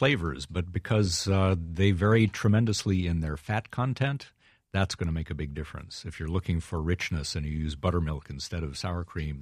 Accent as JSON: {"language": "English", "town": "Chicago", "region": "Illinois", "country": "United States", "tie": "born or raised there", "lives_now": "San Francisco, United States", "said": "I grew up around Chicago, where the flavor of the water is pretty awful. In San Francisco, where I am now"}